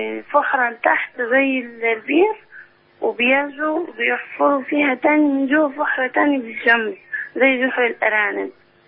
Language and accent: Arabic; Aswan, Aswan Governorate, Egypt; مش بيحفروها زي احنا عندنا في أسوان